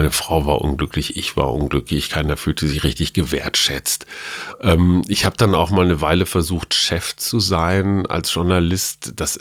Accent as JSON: {"language": "German", "town": "Münster", "region": "North Rhine-Westphalia", "country": "Germany", "said": "Ja, ich denke immer ans Radfahren als Münsteraner."}